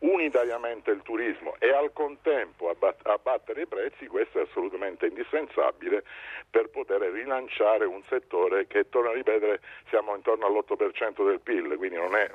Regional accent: Sicily, Italy; Nella mia Sicilia, perché io sono siciliano

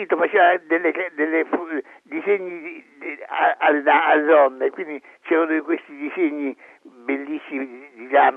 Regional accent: Rome, Lazio, Italy; No, io non sono un provinciale, sono un romano

